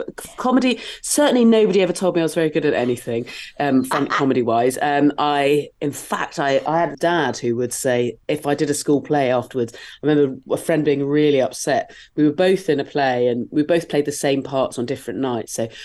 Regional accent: South West England, United Kingdom; I grew up in Dorset and there weren't, that I was aware of, live comedy clubs.

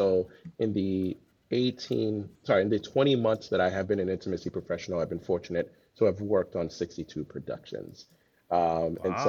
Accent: Miami, Florida, United States; also born or lived in New York; I'm originally from Miami. And then I lived in New York for a year

